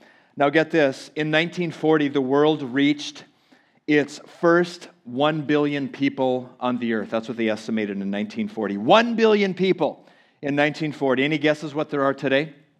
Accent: Minnesota, United States; I'm from Minnesota, and so this week we saw that in Minneapolis.

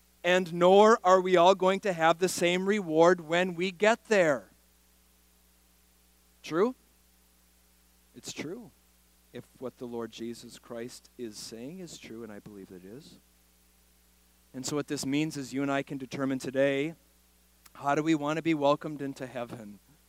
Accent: Florida, United States; I'm from Central Florida

